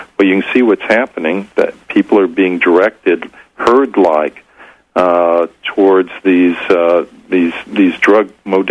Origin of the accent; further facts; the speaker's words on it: United States; not growing up in that state, but growing up in the U.S.